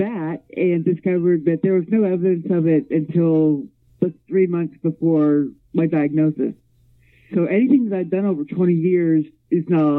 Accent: Point Pleasant, West Virginia, United States; born there; Well, I was born in Point Pleasant, and I have seen Mothman.

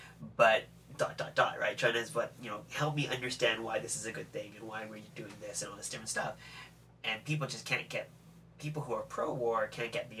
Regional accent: Canada; being very Canadian

